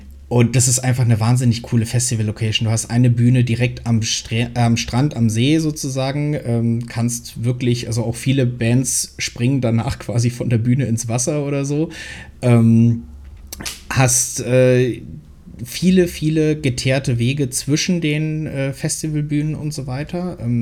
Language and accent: German; Leipzig, Saxony, Germany; und das ist als Leipziger für mich jetzt natürlich auch, das muss mitgenommen werden.